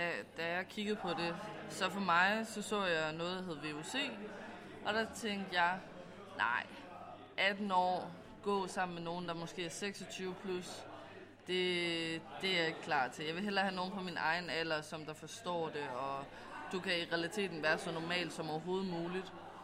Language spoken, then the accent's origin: Danish; Zealand, Denmark; jeg kommer fra Sjælland, så det er ikke lige nemt at komme hjem hver dag